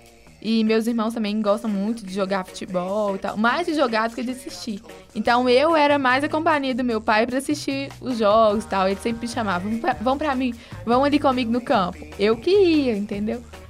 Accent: Sete Lagoas, Minas Gerais, Brazil; E quando eu estava no segundo ano do ensino médio, eu sou de Sete Lagoas

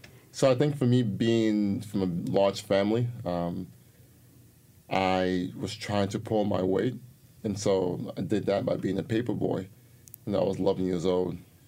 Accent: New York City, New York, United States; I grew up in the Bronx.

